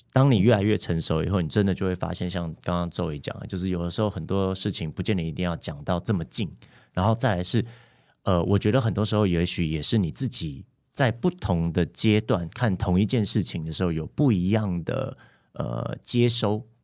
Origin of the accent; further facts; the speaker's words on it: Malaysia; now in Taiwan; 因为我是一个外国人，其实我是马来西亚籍，所以我本来大致上也预期自己不会来台湾工作